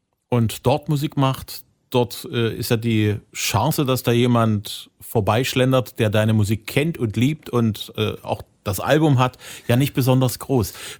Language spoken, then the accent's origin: German; Zwickau, Saxony, Germany; Am Wochenende in meiner Heimatstadt.